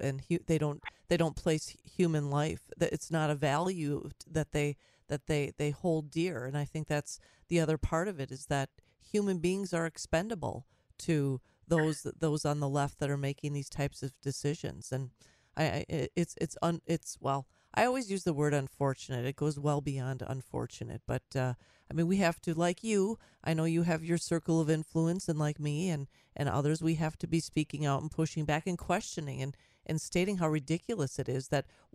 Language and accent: English; United States; And as an American citizen, I have that right to do that.